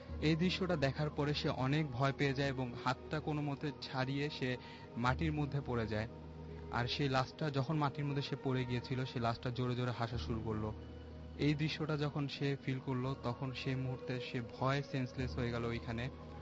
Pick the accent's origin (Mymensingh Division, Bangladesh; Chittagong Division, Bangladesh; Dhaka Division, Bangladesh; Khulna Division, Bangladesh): Dhaka Division, Bangladesh; Dhaka; মিরপুর থেকে এসেছি।